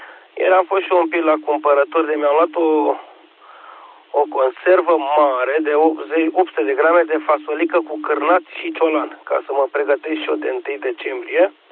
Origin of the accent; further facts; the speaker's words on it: Romania; demonstrez că sunt român cu numărul de matriculare, că e înscris camionul pe România H și pe București.